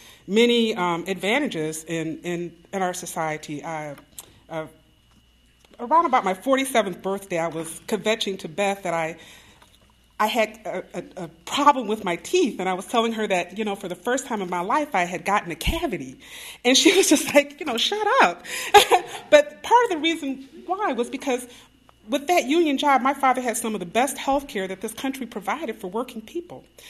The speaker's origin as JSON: {"language": "English", "town": "Flint", "region": "Michigan", "country": "United States", "said": "I'm from Flint, Michigan."}